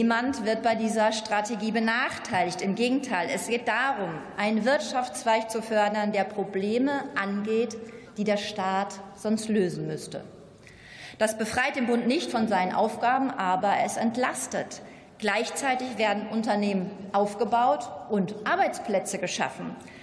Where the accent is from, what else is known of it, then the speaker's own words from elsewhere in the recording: Dortmund, North Rhine-Westphalia, Germany; aus meiner Heimatstadt Dortmund